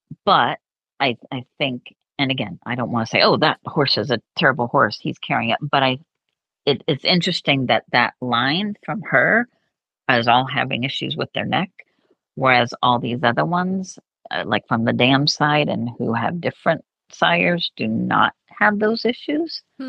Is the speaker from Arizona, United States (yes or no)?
yes; Arizona, United States; And I grew up in Arizona and I would just hop on my old, I was into quarter horses at the time.